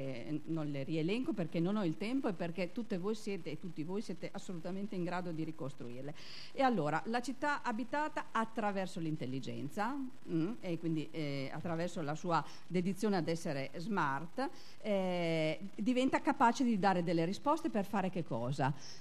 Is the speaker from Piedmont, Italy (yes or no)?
no; Reggio Emilia, Emilia-Romagna, Italy; qui non c'è scritto da dove vengo, da Reggio Emilia